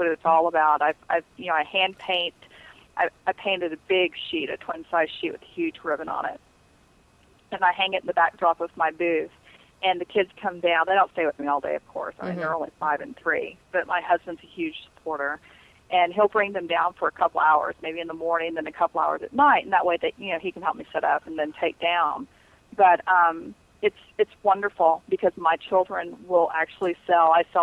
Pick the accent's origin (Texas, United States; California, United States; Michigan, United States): Texas, United States; San Antonio; I'm from San Antonio, Texas.